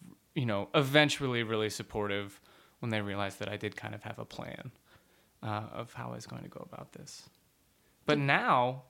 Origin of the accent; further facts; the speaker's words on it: Dallas, Texas, United States; Well, I'm from Dallas, Texas.